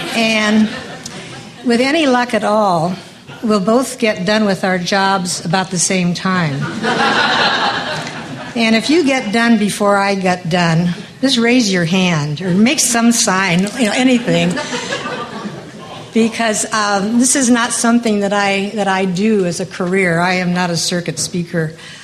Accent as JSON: {"language": "English", "town": "Hinsdale", "region": "Illinois", "country": "United States", "tie": "born or raised there", "said": "I spent my childhood, I hesitate to say that I grew up in the Middle West, because I didn't grow up. I spent my childhood there. And I don't know if any of you have seen the movie Pleasantville. Hinsdale is very much like Pleasantville."}